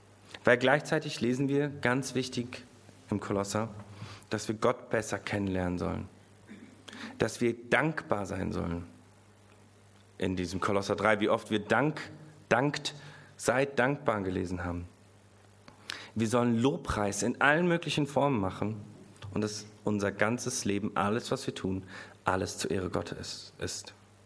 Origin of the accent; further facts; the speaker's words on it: Bavaria, Germany; Weil ich bin in Bayern aufgewachsen.